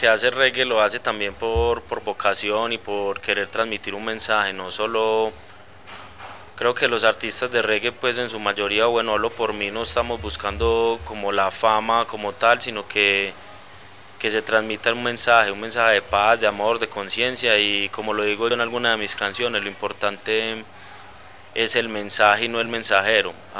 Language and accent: Spanish; Colombia; Como colombiano hemos hecho e incorporado también muchas fusiones colombianas, mucha cumbia